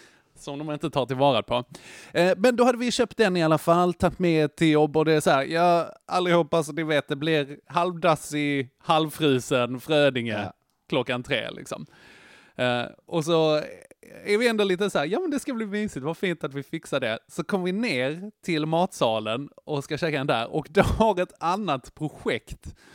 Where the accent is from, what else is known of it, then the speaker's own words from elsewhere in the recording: Skåne, Sweden; som skåning